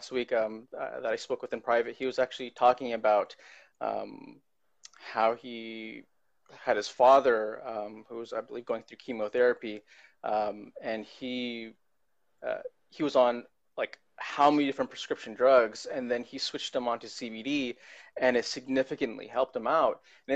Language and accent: English; California, United States; now in Texas, United States; and I came from California, so it's like, the cannabis culture is just totally different.